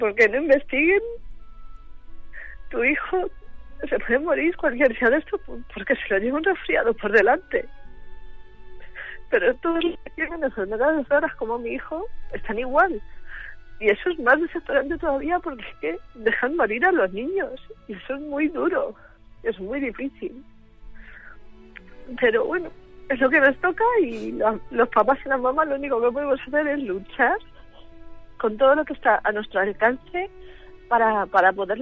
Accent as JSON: {"language": "Spanish", "town": "Madrid", "region": "Community of Madrid", "country": "Spain", "said": "nosotros somos de Madrid y lo que nos toca, pues lo que tenemos"}